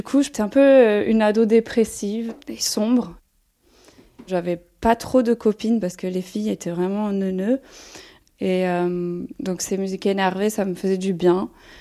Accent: south of France, France; now in London, United Kingdom; j'ai 35 ans, j'habite à Londres, je viens du sud de la France

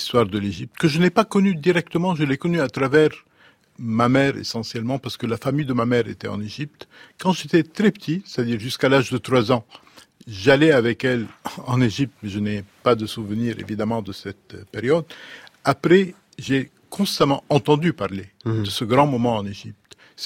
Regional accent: Lebanon; ma région natale, c'est-à-dire principalement le Liban, où j'ai connu, pendant mon enfance, une expérience de vie commune entre des gens qui avaient des origines différentes, des croyances différentes

